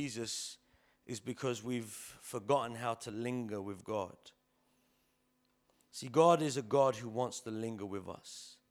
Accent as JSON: {"language": "English", "town": "Rotherhithe", "region": "London", "country": "United Kingdom", "said": "I'm from Rotherhithe. I'm part of Potter's House."}